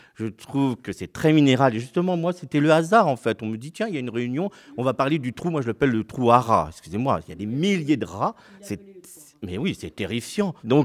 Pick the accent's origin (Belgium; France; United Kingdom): France; Fontainebleau, Île-de-France; born there; je suis né à Fontainebleau